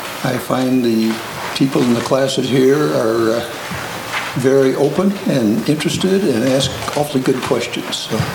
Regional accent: Portland, Oregon, United States; from Portland, Oregon, retired as a pastor, also been a psychotherapist

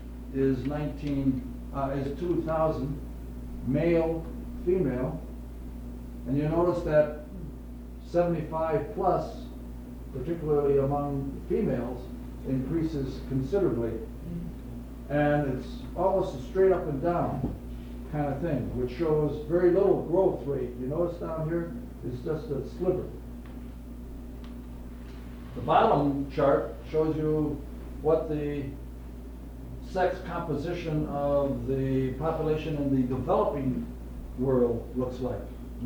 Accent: Chicago, Illinois, United States; I remember when I grew up in Chicago, there were people called drugstore cowboys.

